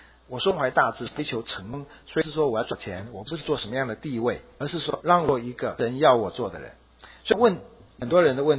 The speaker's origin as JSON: {"language": "Chinese", "country": "China", "said": "所以我们中国人发配边疆就往西北就去了，西出玉门关就别回来了"}